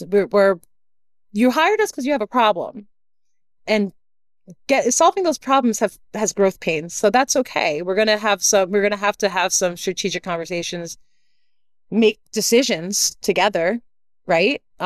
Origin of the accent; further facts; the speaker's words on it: New York, United States; I'm from New York, so and I've got the Wall Street experience